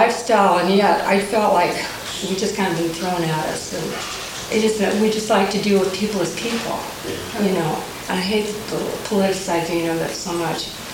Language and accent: English; Seattle, Washington, United States; I'm from Seattle.